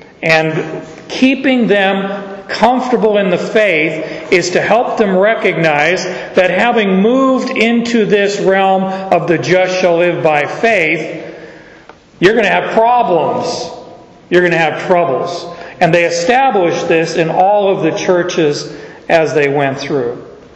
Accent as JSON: {"language": "English", "town": "Phoenix", "region": "Arizona", "country": "United States", "tie": "born or raised there", "said": "I go through summer, but I grew up in Phoenix, so it's hard for me to really like the heat."}